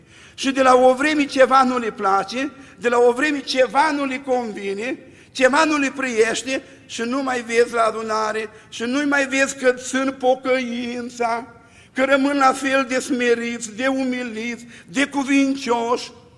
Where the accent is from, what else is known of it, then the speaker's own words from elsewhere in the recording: Bucovina, Romania; De la noi la Suceveni, să venim din Bucovina, ne-i un pic mai greu.